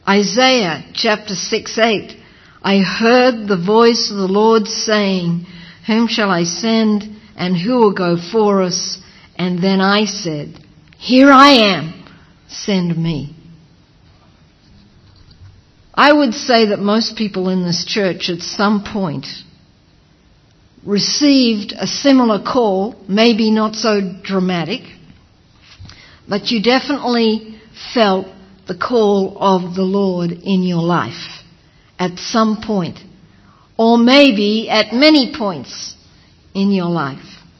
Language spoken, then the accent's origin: English; Australia; You see, I come from Australia